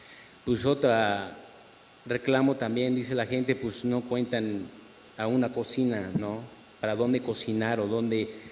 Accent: Santiago del Pinar, Chiapas, Mexico; Y además, como un pueblo indígena, como soy de Santiago del Pinar y como miembro de Santiago del Pinar, igual yo no me acostumbré a vivir en una ciudad tan pequeña, en unas casas tan pequeñas

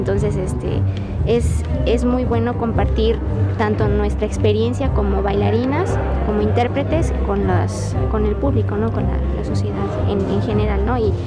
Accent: San Luis Potosí, Mexico; también somos de San Luis Potosí.

